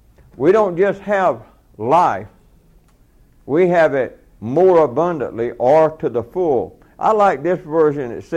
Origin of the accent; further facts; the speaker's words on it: Georgia, United States; I was born and raised in South Georgia. I was born extremely poor and raised that way.